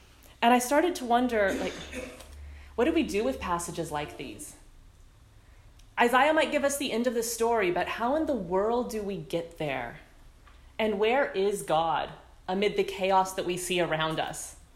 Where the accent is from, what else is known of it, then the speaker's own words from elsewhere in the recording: California, United States; The thing was, I was growing up in California, where earthquakes, famines, mudslides, fires, pestilence, drought were kind of par for the course.